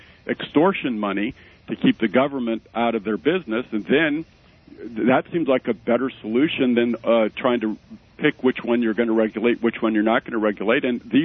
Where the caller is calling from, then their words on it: Victorville, California, United States; I'm calling from Victorville, California.